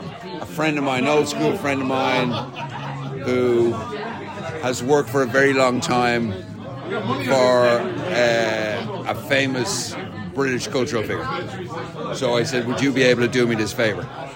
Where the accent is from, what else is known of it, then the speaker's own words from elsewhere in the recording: Dublin, Leinster, Ireland; I come over from Dublin on the ferry from Dublin to Holyhead